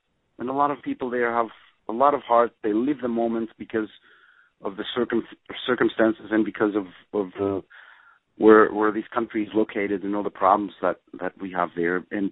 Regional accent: Israel; Well, when I grew up in Israel, I think it was, let's say, 30 years ago, 35 years ago, when I started getting into music.

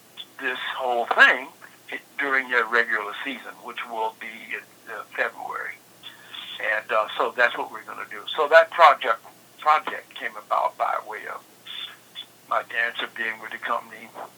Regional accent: Detroit, Michigan, United States; also born or lived in Joplin, Missouri; Okay, well, I'm from Joplin, Missouri. I was born there. And I moved from Joplin in 1948 to Detroit. And then the rest of my childhood was in Detroit.

